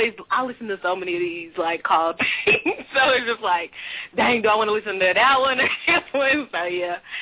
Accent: Denton, Texas, United States; Denton, Texas, North Texas. Out here studying at the University of North Texas, yeah.

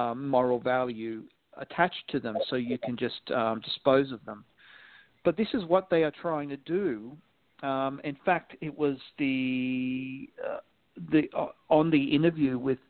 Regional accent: Australia; as an Australian

